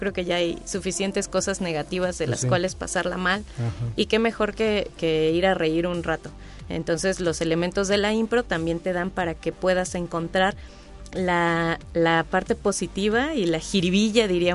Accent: Mexico City, Mexico; Nosotros somos de Ciudad de México.

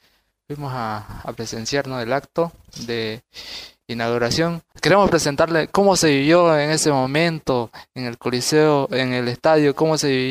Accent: San Miguel de Velasco, Santa Cruz, Bolivia; ¿no? Soy del municipio de San Miguel de Velasco

